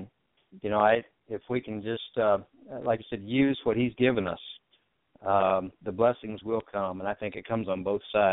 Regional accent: Chanute, Kansas, United States; I was raised in Chanute, Kansas, down here in the southeast corner of the state.

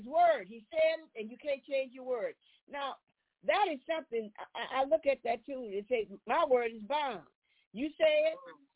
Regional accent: the South, United States; And so I'm from the South

